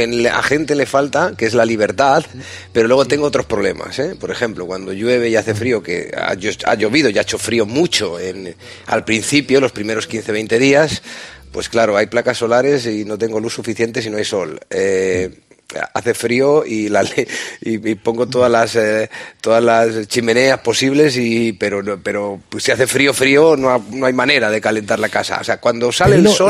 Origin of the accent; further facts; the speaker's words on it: Puertollano, Castilla-La Mancha, Spain; born there; Nací en Puerto Llano y por mucho que lo intenté no me dejasteis.